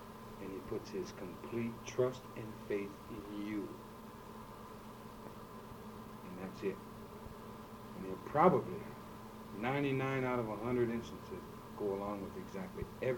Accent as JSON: {"language": "English", "region": "South Dakota", "country": "United States", "said": "has responded to what has happened to us here in South Dakota as Indian people."}